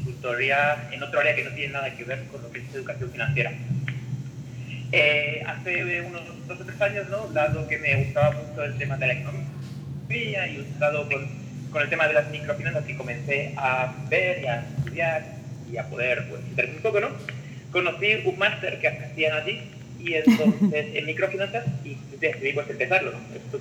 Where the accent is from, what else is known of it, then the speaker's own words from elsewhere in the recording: Spain; como verás por el acento, soy de España. Lo que pasa que mi madre pues es guatemalteca, ¿no? Ya se marchó a España hace unos 40 años